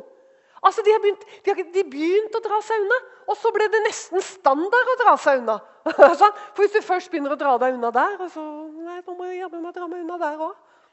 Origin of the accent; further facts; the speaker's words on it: Southern Norway, Norway; er vi kristne, altså. Og vi ser ut som kristne, og vi prater som kristne, og vi er fra Sørlandet hele gjengen her.